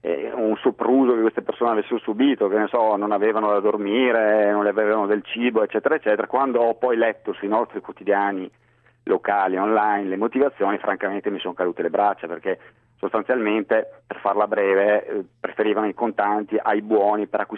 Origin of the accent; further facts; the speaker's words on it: Rovereto, Trentino-Alto Adige, Italy; Io volevo portare la mia testimonianza, sono di Rovereto